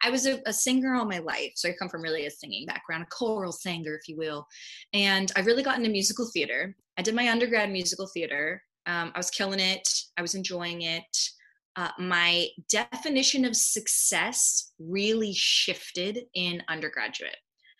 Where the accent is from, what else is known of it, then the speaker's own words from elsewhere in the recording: Houston, Texas, United States; also born or lived in New York; So I originally am from New York, right? So I was born in New York. I've got family in New York. But I consider myself a Houstonian because I spent so many years here growing up. This is my city.